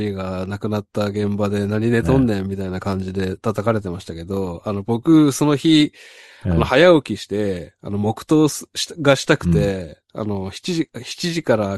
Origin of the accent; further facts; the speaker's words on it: Hiroshima, Japan; まあまあ、専門家ではあります。広島出身なんで。